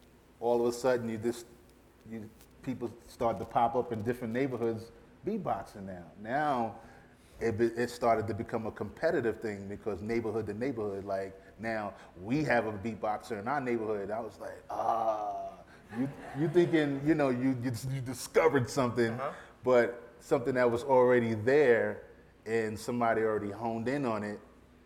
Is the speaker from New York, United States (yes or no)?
yes; Queens, New York, United States; I grew up in Queens, New York, born in the Bronx, grew up in Queens.